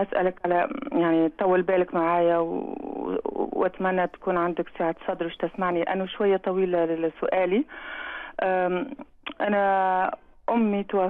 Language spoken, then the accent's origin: Arabic; Tunisia; now in Paris, France; أنا أصلا أعيش في باريس، وأنا أصلا من تونس، أمي ماتت في تونس.